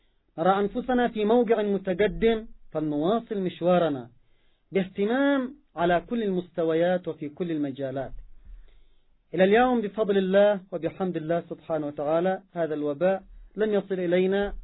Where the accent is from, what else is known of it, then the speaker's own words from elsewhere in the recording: Yemen; عندنا في اليمن وفي غير اليمن الجهات المعنية تقدم النصائح والإرشادات